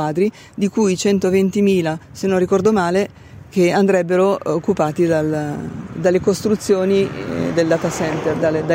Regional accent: Bollate, Lombardy, Italy; faccio parte del comitato Data Center No Grazie. Sono di Bollate

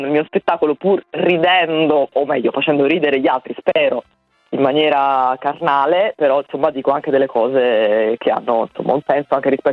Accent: Naples, Campania, Italy; vedi che sono in realtà napoletana

